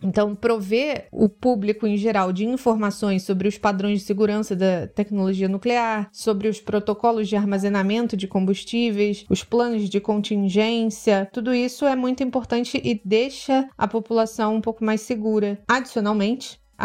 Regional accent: Angra dos Reis, Rio de Janeiro, Brazil; aqui na minha cidade natal, em Angra

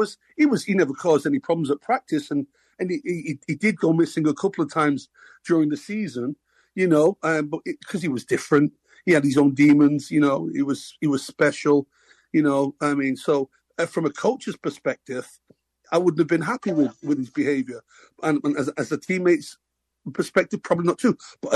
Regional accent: Manchester, North West England, United Kingdom; So it was just growing up in Manchester at that time.

